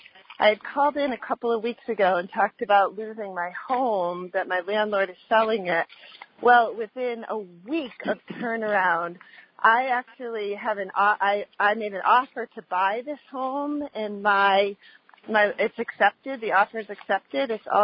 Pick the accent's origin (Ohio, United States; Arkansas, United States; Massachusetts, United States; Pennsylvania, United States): Massachusetts, United States; now in Santa Cruz, United States; I'm from Massachusetts, but I'm actually living in Santa Cruz, California.